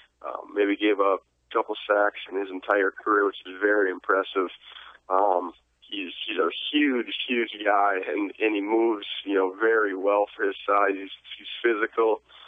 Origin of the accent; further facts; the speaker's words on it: Wisconsin, United States; You know, I'm from Central Wisconsin, and you know, of course, you know, every I would think every Wisconsin kid growing up was a Packers fan